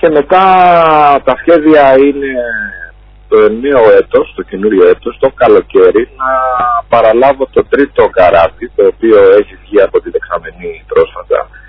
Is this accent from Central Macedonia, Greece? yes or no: no; Kefalonia, Ionian Islands, Greece; που είμαι και από την Κεφαλονιά